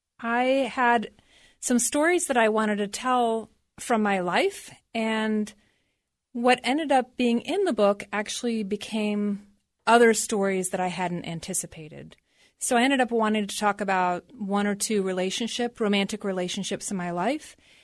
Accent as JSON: {"language": "English", "town": "Yellow Springs", "region": "Ohio", "country": "United States", "tie": "born or raised there", "said": "Well, I love being in my hometown and working with Sam and Eddie's bookshop."}